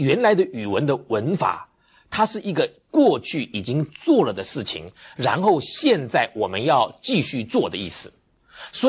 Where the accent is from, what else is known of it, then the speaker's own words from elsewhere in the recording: southern Taiwan, Taiwan; 我小的时候是住在台湾的南部，当我小时候在台湾南部生长的时候，我们家里有一度种果树，我们家里大部分是种稻子的